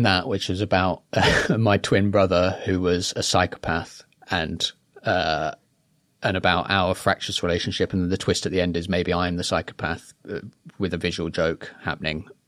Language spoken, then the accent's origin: English; Iceland; was about going back to my hometown in Iceland